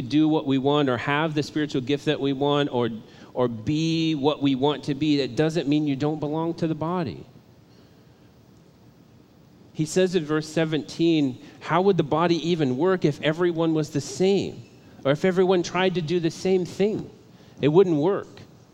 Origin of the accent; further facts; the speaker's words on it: Midwest, United States; I was raised in the Midwest on a farm in the middle of nowhere where everyone looked like me